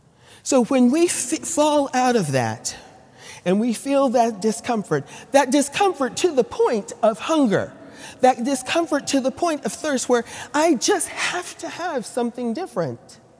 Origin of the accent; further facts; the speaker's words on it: Fort Worth, Texas, United States; They opened their school in Fort Worth, Texas, which happened to be my hometown.